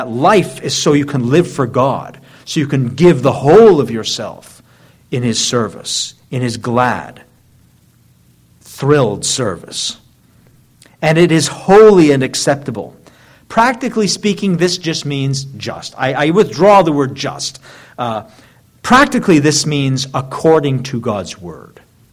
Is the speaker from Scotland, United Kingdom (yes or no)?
yes; Scotland, United Kingdom; So as a Scotsman, that just tipped the scales.